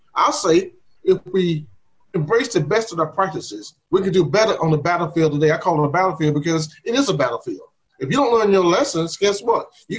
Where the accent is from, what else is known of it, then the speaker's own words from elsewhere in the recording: Georgia, United States; born there; I was born in Central Georgia in 1958.